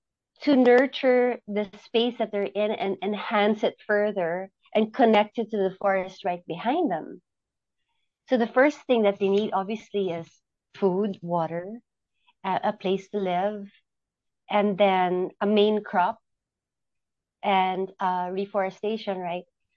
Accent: Manila, Metro Manila, Philippines; now in Mindanao, Philippines; I'm originally from Manila, and I moved to the provincial part of the biggest island of the Philippines, called Mindanao, in the heart of Mindanao, right in the middle

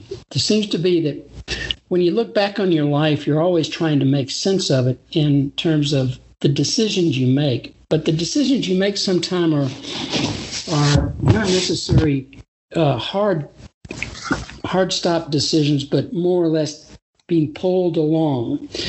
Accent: Memphis, Tennessee, United States; But yes, I was born in Memphis and raised in Memphis and went to a public high school called Central High School.

